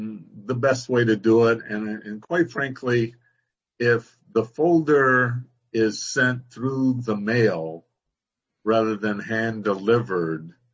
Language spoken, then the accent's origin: English; California, United States; accent: California; sometimes my little California accent comes through.